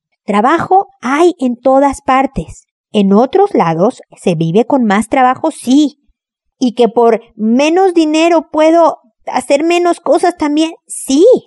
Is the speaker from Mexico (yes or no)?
yes; Mexico; now in Chile; Yo vivo en Chile, soy mexicana, ustedes lo saben, vivo en Chile.